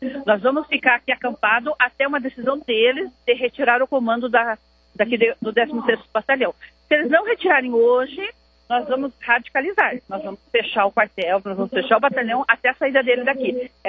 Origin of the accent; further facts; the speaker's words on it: Curitiba, Paraná, Brazil; nós somos de Curitiba, né?